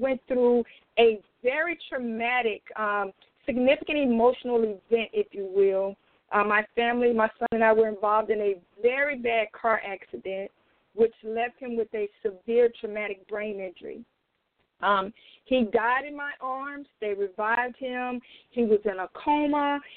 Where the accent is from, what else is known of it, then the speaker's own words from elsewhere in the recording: Mississippi, United States; I presently live in Georgia. I'm born and raised in Mississippi. That's right, guys. I am a Southern girl, and I tell you, I'm a Southern girl at heart.